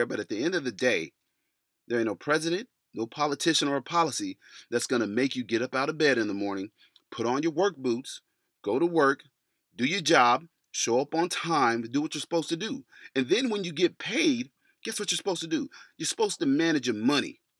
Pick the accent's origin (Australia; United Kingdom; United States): United States; No, we're not. Because we are the American working class and we actually have to work.